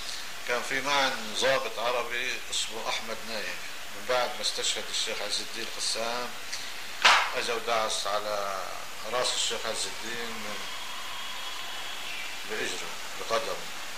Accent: Palestine; moved away; وأنا بقيت أنا وأبي بالبحر لحد ما طلعنا من فلسطين

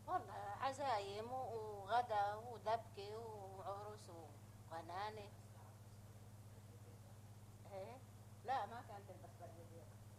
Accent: Palestine; كان قاعد عندنا في فلسطين هو وامه

